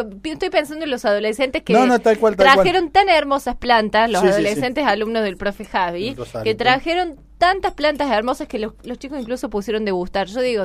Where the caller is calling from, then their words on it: Chamical, La Rioja, Argentina; de Chamical, La Rioja, y les quiero hacer una consulta.